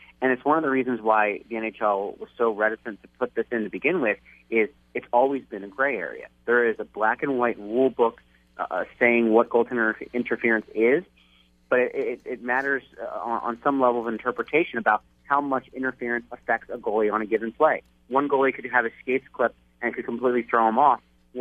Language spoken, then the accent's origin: English; Philadelphia, Pennsylvania, United States; I'm from Philly originally, yes.